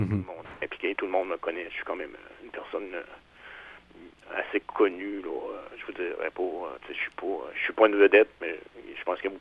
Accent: Quebec, Canada; now in Rimouski, Canada; en tant que Gaspésien d'origine, maintenant Rimouskois

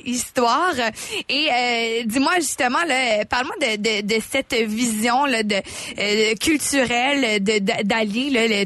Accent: Quebec, Canada; Bonne route, bon spectacle chez nous en Gaspésie.

